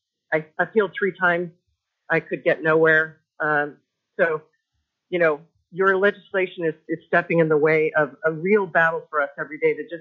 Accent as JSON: {"language": "English", "region": "Alaska", "country": "United States", "tie": "born or raised there", "said": "And even though my husband and I and all my children were born and raised in Alaska, Blue Cross of Texas denied the entire hospital, 3-week hospital stay."}